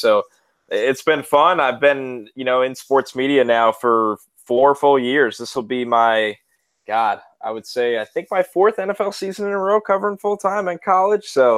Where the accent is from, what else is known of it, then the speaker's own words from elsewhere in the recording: New York, United States; I'm 26, I'm from New York, I grew up in a Jets season ticket holding family when they had them.